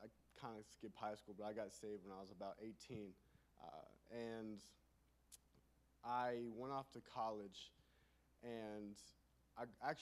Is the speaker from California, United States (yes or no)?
no; Florence, Kentucky, United States; And I'm from Florence, Kentucky area. I went to Heritage Fellowship, Clady Keith Church. And man, I grew up there all my life.